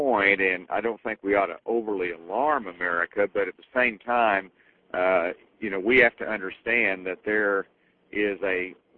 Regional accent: Arkansas, United States; I come from Arkansas

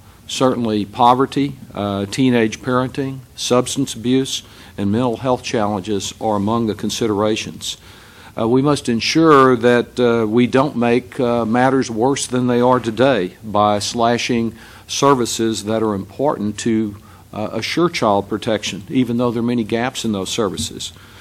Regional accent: Texas, United States; In my home state of Texas, the legislature just concluded with a 40% cut, actually more than 40%, in certain child abuse prevention programs

